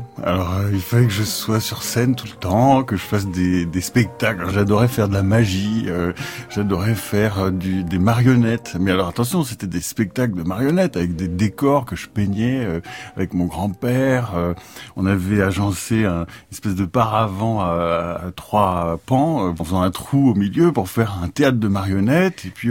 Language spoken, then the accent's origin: French; Saint-Germain-en-Laye, Île-de-France, France; also born or lived in Nantes; Alors, j'ai grandi à Saint-Germain-en-Laye. Je suis né à Nantes, mais j'y ai vécu que les trois premiers mois de ma vie. Et après, on est allé à Saint-Germain-en-Laye.